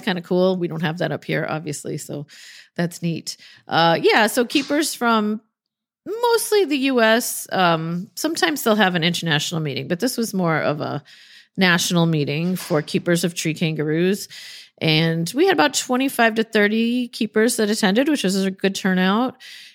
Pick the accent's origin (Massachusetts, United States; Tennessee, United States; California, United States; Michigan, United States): Massachusetts, United States; moved away; also born or lived in Florida; So I'm from Massachusetts, and I didn't love winter, which is why I moved to Florida. And actually, I was there almost 10 years.